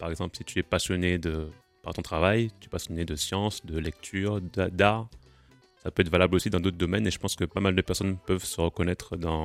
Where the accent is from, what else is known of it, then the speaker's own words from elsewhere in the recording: Guadeloupe; moved away as an adult; now in France; Non, pas du tout. Je suis né là-bas, en Guadeloupe.